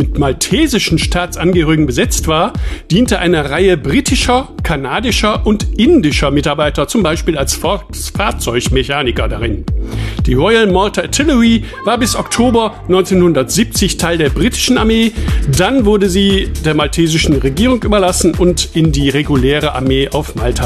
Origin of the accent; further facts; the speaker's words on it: Mülheim an der Ruhr, North Rhine-Westphalia, Germany; ich bin aus Mülheim an der Ruhr.